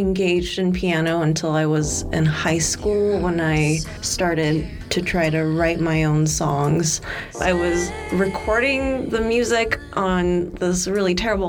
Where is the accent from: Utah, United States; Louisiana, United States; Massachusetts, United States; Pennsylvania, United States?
Utah, United States; Layton; So I grew up in Layton, and so there was not a lot of music